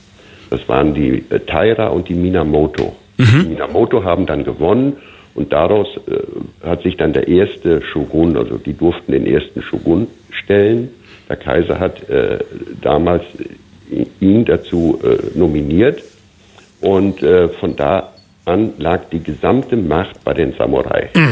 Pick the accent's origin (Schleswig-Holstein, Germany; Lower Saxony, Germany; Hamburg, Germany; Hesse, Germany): Lower Saxony, Germany; now in Berlin, Germany; Ich bin in Ostfriesland geboren und aufgewachsen und mich zog es immer in die weite Welt hinein